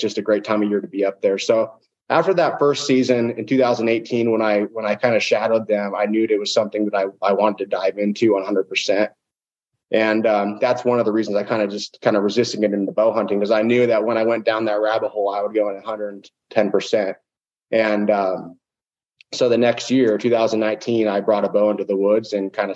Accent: Colorado, United States; I grew up down in Southern Colorado.

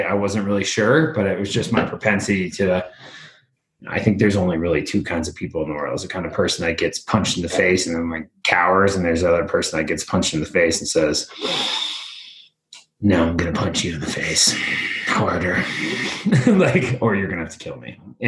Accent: New York, United States; I'm from New York and I did used to pretend to hit them with bats, but I never wanted to do that.

